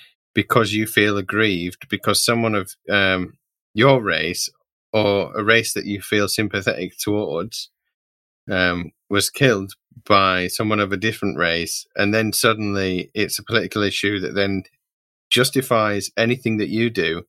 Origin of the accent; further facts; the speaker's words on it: United Kingdom; now in South Korea; I mean, I'm here in South Korea as an immigrant to this country. But I come from the United Kingdom, which is a very diverse place itself.